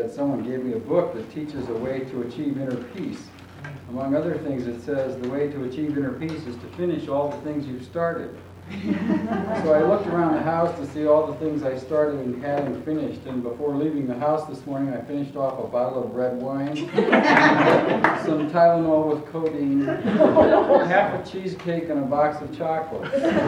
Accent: Valparaiso, Indiana, United States; I'm from Valparaiso, Indiana.

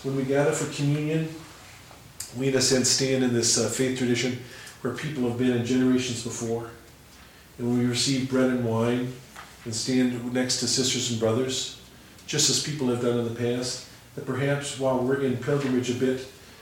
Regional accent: Arizona, United States; I grew up in Arizona. And one of the coolest things in Arizona is the mesquite tree.

